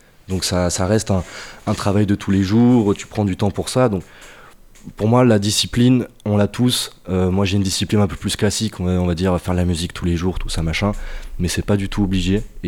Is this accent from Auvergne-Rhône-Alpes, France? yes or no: no; Limoges, Nouvelle-Aquitaine, France; je viens de Limoges, donc une toute petite ville